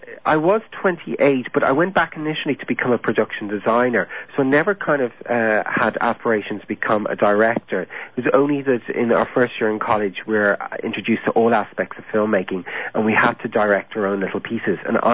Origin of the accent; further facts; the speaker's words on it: Portarlington, County Laois, Ireland; moved away as an adult; Well, I am originally from Port Arlington in County Leash, and it's a bit of a long story, really.